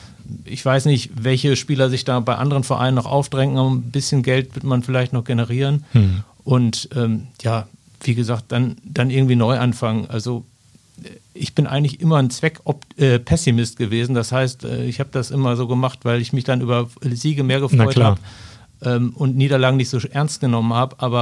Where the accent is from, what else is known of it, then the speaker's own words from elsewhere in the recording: North Rhine-Westphalia, Germany; ich komme zwar aus dem Ruhrgebiet